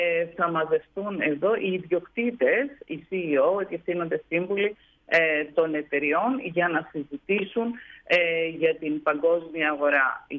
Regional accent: Corfu, Ionian Islands, Greece; την ιδιαίτερη πατρίδα μου, την Κέρκυρα, διότι διοργανώνεται στο νησί της Κέρκυρας

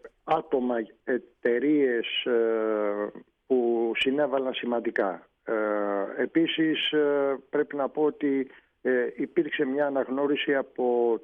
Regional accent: Piraeus, Attica, Greece; born or raised there

